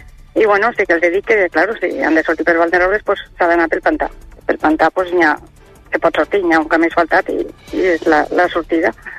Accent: Catalonia, Spain; now in Beceite, Spain; jo, bueno, soc catalana del poble del costat, però ja fa 30 anys que vinc aquí, que estic casada aquí.

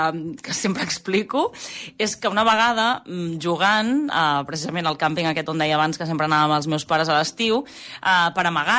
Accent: Vilafranca del Penedès, Catalonia, Spain; tinc 34 anys, sóc de Vilafranca del Penedès i fa 7 anys que treballo exclusivament

